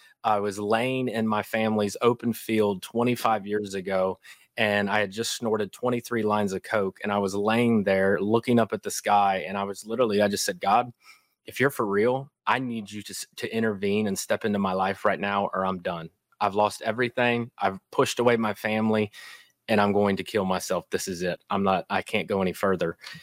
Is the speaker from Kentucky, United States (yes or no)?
yes; Kentucky, United States; accent: Kentucky; And that's why I have this Kentucky accent, by the way. And so born and raised in Kentucky.